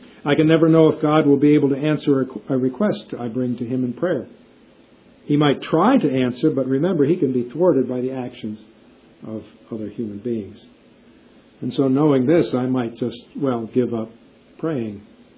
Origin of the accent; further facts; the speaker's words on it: Morristown, New Jersey, United States; born there; Never knew about me till I was born in Morristown, New Jersey in 1942.